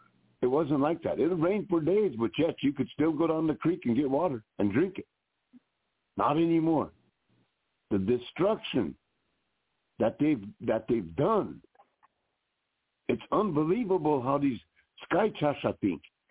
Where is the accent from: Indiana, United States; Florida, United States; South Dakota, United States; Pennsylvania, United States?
South Dakota, United States; I said, I'm from South Dakota, I'm Oglala. I said, I'm down here in Pomo country.